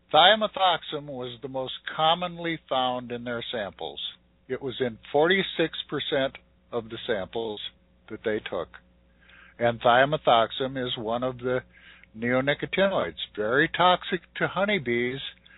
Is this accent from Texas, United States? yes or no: no; Colorado, United States; that was done right here in my home state, not far away in northeastern Colorado